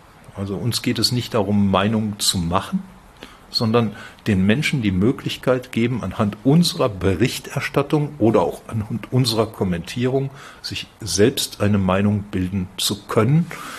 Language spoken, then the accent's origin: German; North Rhine-Westphalia, Germany; Also ich weiß nicht, ob man es an meiner Stimme noch ein bisschen hört. Ich bin gebürtiger Westfale. Werde das nie ganz ablegen, weil ich auch dickköpfig bin und das sagt man in Westfalen ja so nach.